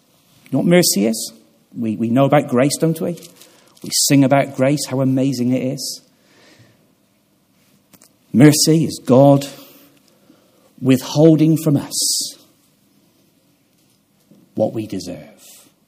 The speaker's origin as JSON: {"language": "English", "town": "Gloucester", "region": "South West England", "country": "United Kingdom", "tie": "born or raised there", "said": "Years ago, when I grew up in Gloucester, we used to sing from Hymns of Faith."}